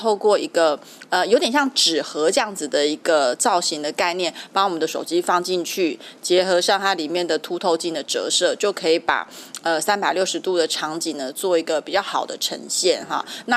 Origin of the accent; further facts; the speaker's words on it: Lienchiang County, Taiwan; 像比如说以我的家乡为例，其实我也是在很偏僻的这个外岛